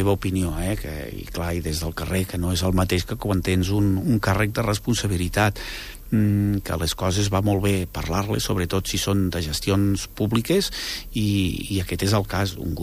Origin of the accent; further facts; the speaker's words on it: Andorra; com a andorrans no ho podem deixar passar